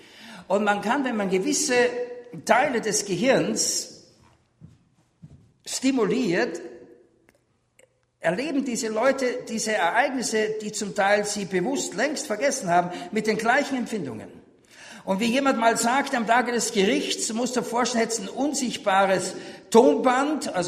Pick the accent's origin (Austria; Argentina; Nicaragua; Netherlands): Austria; sehr viele Freunde habe in der ehemaligen DDR als Österreicher